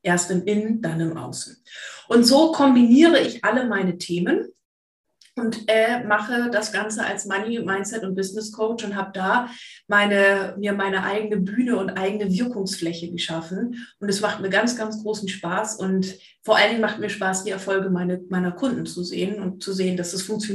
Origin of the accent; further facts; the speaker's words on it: Lower Saxony, Germany; Ich bin aus Fräs. Ich komme von Friesland, von der Nordseeküste. Aber muss tatsächlich sagen, meine Heimat habe ich eher hier im Süden gefunden.